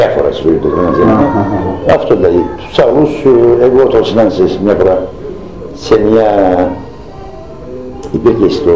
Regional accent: Komotini, Eastern Macedonia and Thrace, Greece; εγώ ίδιος δηλαδή έζησα και είδα εδώ πέρα σε μερικές ταβέρνες της Κομωτινής, έτσι στην πόλη μου

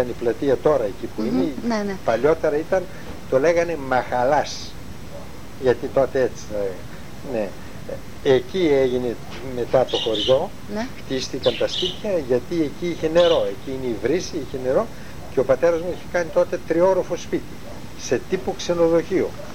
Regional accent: Ano Vrontou, Central Macedonia, Greece; Ο δρόμος μας ήταν εμάς από τη Βροντού, να ερχόμαστε από την Άνω Βροντού, να κατεβούμε στην πόλη των Σερών.

